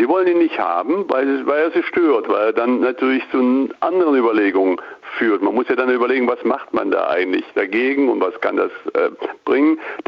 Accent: Gotha, Thuringia, Germany; ich kann ja noch aus meiner Kindheit, ich bin in Gotha aufgewachsen, da gab es noch Elektroautos vor dem Krieg.

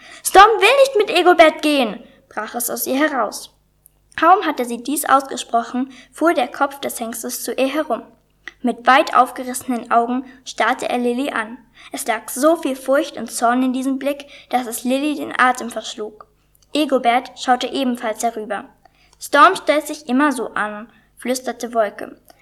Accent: Erfurt, Thuringia, Germany; ich komme aus Erfurt. Ich bin 9 Jahre alt.

